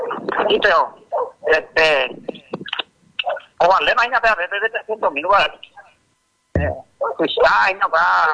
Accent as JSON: {"language": "Spanish", "country": "Paraguay", "said": "como paraguayo, me gusta solo guaraní."}